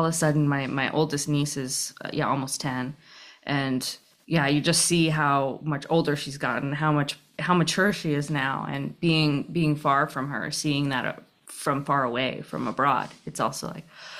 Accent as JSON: {"language": "English", "town": "Phoenix", "region": "Arizona", "country": "United States", "tie": "born or raised there", "moved": "as an adult", "said": "Yeah, so I grew up in Phoenix, Arizona, but I moved to Northern California in 2014 to go to film school."}